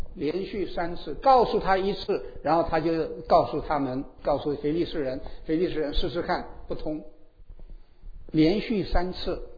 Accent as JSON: {"language": "Chinese", "region": "northern China", "country": "China", "said": "不，我们中国人、北方人这么讲啊"}